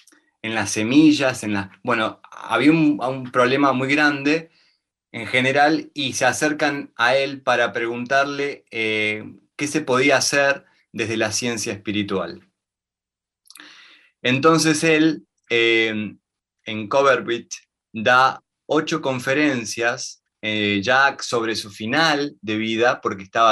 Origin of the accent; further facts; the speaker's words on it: Córdoba, Argentina; Yo nací en Córdoba y me desarrollé en un colegio agrotécnico. Su nombre es San José Artesano.